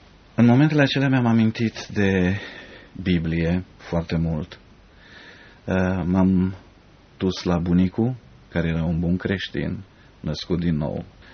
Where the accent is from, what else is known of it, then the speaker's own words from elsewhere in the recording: Romania; born there; Ca mulți alți români, m-am născut în România, într-o familie creștină